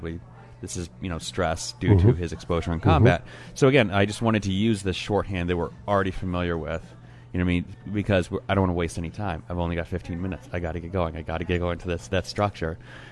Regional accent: Detroit, Michigan, United States; write it, direct it in my hometown of Detroit.

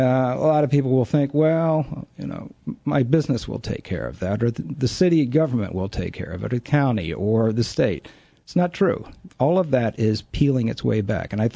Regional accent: Charlottesville, Virginia, United States; coming back to Charlottesville after so long, people would say, where'd you come from? Where'd you grow up? And I'd say, here.

